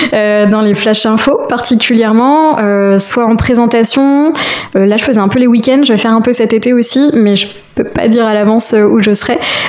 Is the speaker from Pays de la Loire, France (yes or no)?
yes; Pays de la Loire, France; Je suis originaire des Alpes-Mancelles